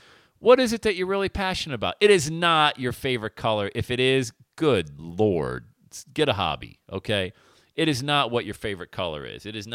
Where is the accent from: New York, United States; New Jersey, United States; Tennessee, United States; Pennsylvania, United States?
Pennsylvania, United States; Bradford; Because it's my hometown. It's where I grew up. Bradford, PA.